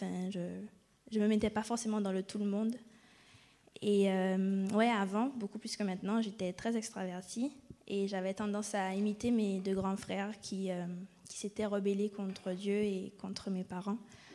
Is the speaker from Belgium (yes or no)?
no; Guadeloupe; now in Toulouse, France; Je viens de Guadeloupe. Je suis née dans une famille chrétienne de 4 enfants. Je suis la dernière.